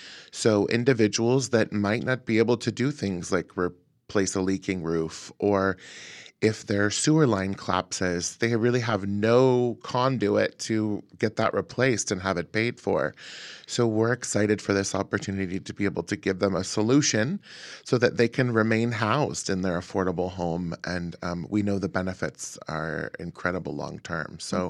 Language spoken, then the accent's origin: English; Oregon, United States; Yeah, so I'm born and raised in Southern Oregon, lived here my whole life